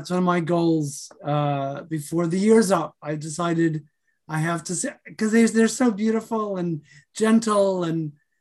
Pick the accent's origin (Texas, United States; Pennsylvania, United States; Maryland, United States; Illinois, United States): Illinois, United States; Skokie; also born or lived in Chicago; I was born in Chicago, but I grew up in Skokie.